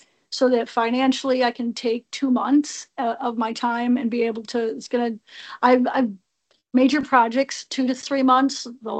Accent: United States; I do have on my website that I'm an American.

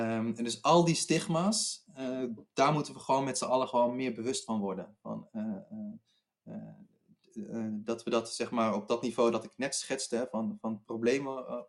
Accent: Netherlands; born there; Ik bedoel, ik ben hier geboren

